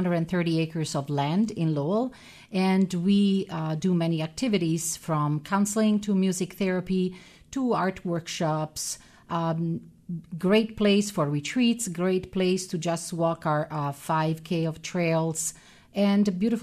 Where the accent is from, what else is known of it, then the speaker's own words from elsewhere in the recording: Assisi, Umbria, Italy; I was born and raised in Assisi, Italy